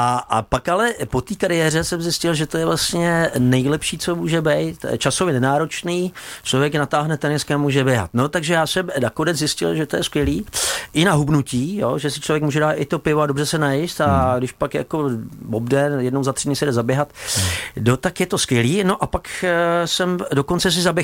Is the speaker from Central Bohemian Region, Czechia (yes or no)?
no; Opočno, Hradec Králové Region, Czechia; já pocházím z východní Čech, narodil jsem se v Opočně a vedle vesnice Bouslece na Metuji a tam to mělo velkou tradice.